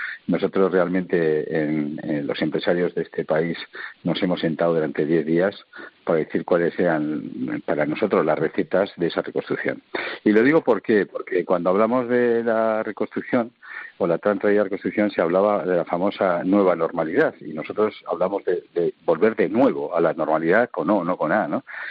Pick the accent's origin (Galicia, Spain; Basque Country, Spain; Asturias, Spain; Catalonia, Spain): Basque Country, Spain; o el País Vasco, mi tierra, con el 24,5%